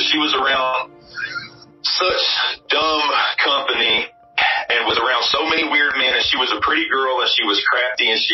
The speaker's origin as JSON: {"language": "English", "region": "the South", "country": "United States", "said": "I'm from the South. I'm a very protective person."}